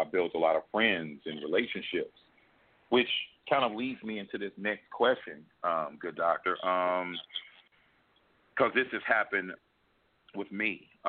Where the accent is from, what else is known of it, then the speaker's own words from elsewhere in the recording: Nashville, Tennessee, United States; another friend who I grew up with here in Nashville